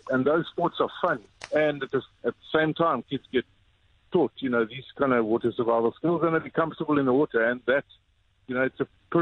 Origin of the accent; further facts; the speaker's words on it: Camps Bay, Western Cape, South Africa; I grew up in Camps Bay.